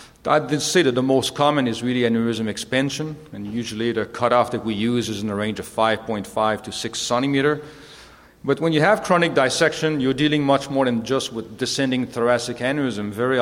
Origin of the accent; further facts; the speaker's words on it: Canada; So as a Canadian